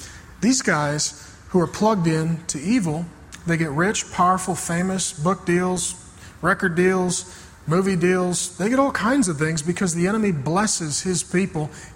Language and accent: English; SeaTac, Washington, United States; I grew up down in SeaTac in a rough area, and you needed a big brother.